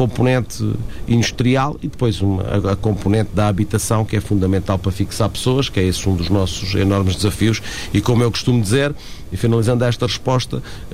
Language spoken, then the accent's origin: Portuguese; Mértola, Beja, Portugal; Eu sou de Mértola, sou ainda mais do interior de Mértola, de uma localidade muito que é Boisões, ainda mais a sul do concelho. Fiz todo o meu percurso pessoal e profissional em Mértola